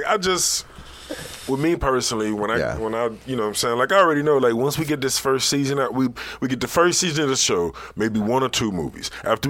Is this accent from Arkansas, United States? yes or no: yes; Arkansas, United States; whenever I tell people I'm from Arkansas, they react like I'm from a third world country. I'm from Arkansas.